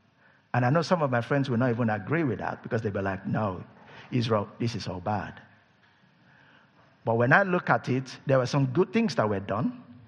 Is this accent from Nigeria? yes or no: yes; Nigeria; first language Yoruba; I grew up in Nigeria because I'm from Nigeria, born and bred.